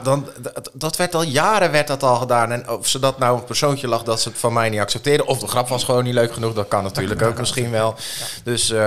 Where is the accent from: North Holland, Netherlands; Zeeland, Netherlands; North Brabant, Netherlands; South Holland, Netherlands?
Zeeland, Netherlands; Zeerhoek; ik kom zelf van Zeerhoek. Eigenlijk is het net zo ver rijden naar Middelburg als naar Goes toe.